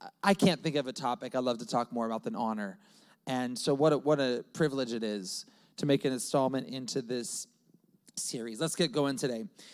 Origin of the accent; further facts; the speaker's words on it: Seattle, Washington, United States; I'm from the Seattle area, born and raised in the same church my whole life.